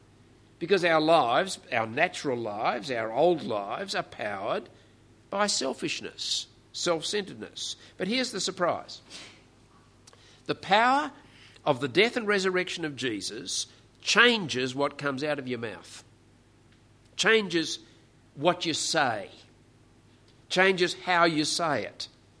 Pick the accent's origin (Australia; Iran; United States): Australia; It's part of being Australian to learn how to put people down. I don't know whether it's part of being New Zealander, but it's certainly part of being an Australian.